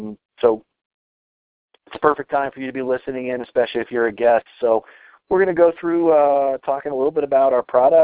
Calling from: Colorado, United States; I'm calling in from Colorado.

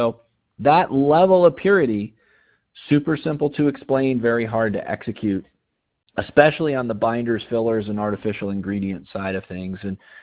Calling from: Colorado, United States; I'm calling in from Colorado this evening.

